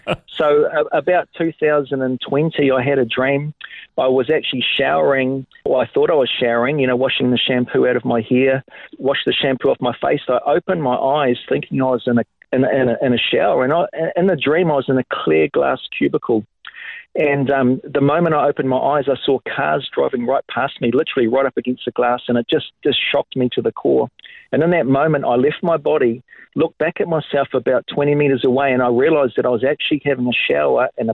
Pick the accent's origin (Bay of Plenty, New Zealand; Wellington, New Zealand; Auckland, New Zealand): Bay of Plenty, New Zealand; Whakatane; born there; also born or lived in Australia; I'm actually a Kiwi, born in New Zealand in a town called Whakatane, 1972, so I'm 52. I lived in Australia for 10 years, but New Zealand's my home, Pastor Matt, and I'm currently here, but I minister in Australia a lot.